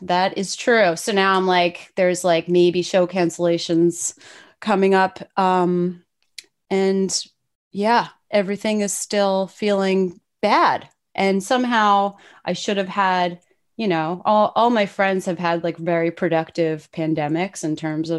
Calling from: New York, United States; I am in the Hudson Valley, New York.

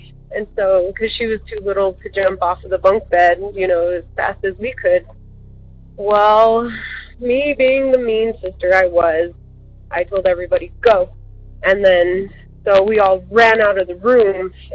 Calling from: Colorado, United States; I am calling from Colorado.

